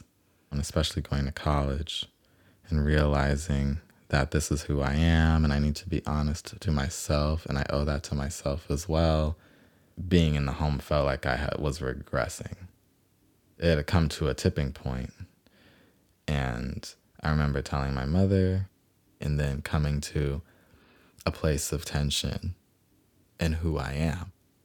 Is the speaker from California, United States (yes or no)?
yes; Los Angeles, California, United States; I am 23 years old, and I am currently living in Windsor Hills, California, Los Angeles, my hometown.